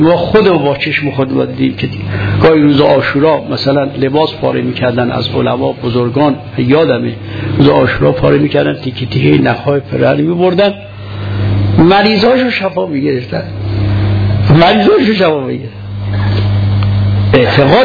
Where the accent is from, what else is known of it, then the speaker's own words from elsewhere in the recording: Qazvin, Iran; برای قزوین خودمون، برای قزوین شهر خودمون آمد